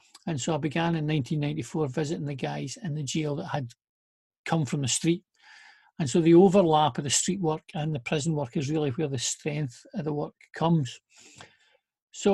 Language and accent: English; Airdrie, Scotland, United Kingdom; I'm originally from Airdrie.